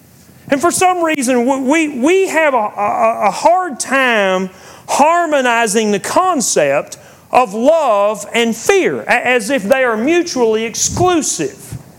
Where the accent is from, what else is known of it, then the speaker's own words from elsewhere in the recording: Texas, United States; We grew up in West Texas, and you can see this thunderstorm's coming from a long way.